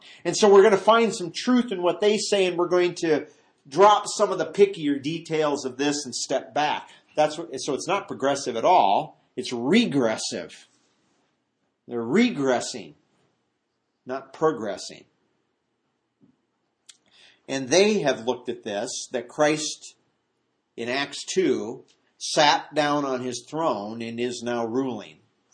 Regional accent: Midwest, United States; Growing up in the Midwest, you know, we had lots of electrical storms out there in the summer.

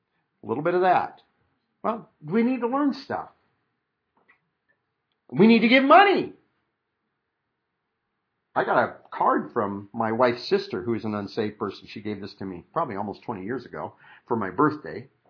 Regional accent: Midwest, United States; I grew up in the Midwest, and to be real honest, in the communities I grew up

